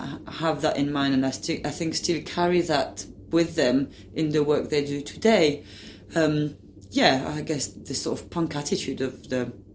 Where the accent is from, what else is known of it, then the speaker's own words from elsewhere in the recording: United Kingdom; audiences, when they see our work, are quite surprised to find out we're British.